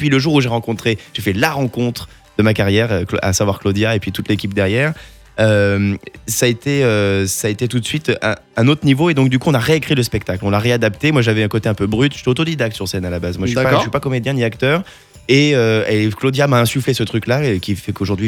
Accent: Auvergne-Rhône-Alpes, France; Mais moi, quand je te parle du Nord, je suis auvergnat à la base.

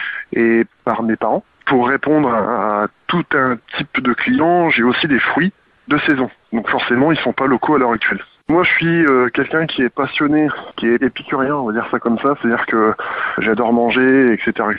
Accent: Arras, Hauts-de-France, France; Je suis prêt à aller chercher des pommes à Bailleul, à côté d'Armentières, alors que moi, je suis d'Arras.

